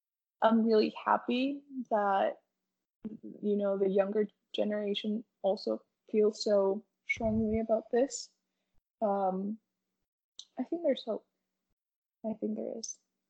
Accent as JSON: {"language": "English", "country": "Paraguay", "said": "I'm from Paraguay, the whole culture and traditional food, it's very heavily emphasized with red meat."}